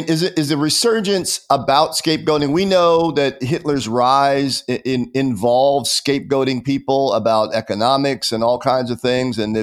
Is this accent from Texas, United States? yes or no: no; Pittsburgh, Pennsylvania, United States; And of course, in my hometown, which is Pittsburgh, where I was born and raised, they had one of the worst expressions of anti-Semitic violence at the Tree of Life synagogue.